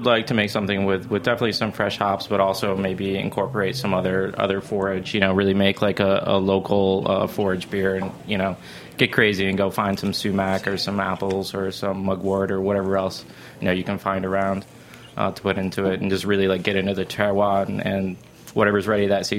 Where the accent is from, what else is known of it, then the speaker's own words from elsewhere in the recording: Michigan, United States; I am from Michigan.